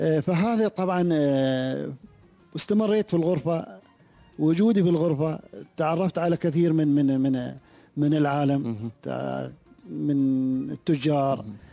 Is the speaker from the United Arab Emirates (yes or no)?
yes; United Arab Emirates; ثقافة عامة موجودة فينا كاماراتيين